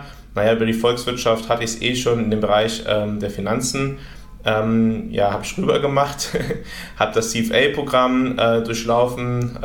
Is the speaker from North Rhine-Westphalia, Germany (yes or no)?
yes; Bergisch Gladbach, North Rhine-Westphalia, Germany; Ich bin in Bergisch-Gladbach geboren und habe da auch immer gelebt, habe in beziehungsweise studiert in Köln und in Bonn, also beziehungsweise in Bonn und in Köln, zunächst in Bonn und dann in Köln, aber bin eigentlich immer im Rheinland geblieben